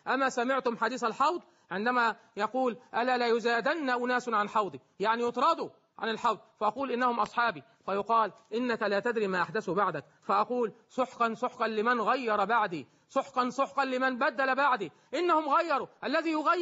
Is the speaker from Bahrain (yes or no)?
no; Egypt; وكل هذه الجبال عندنا في مصر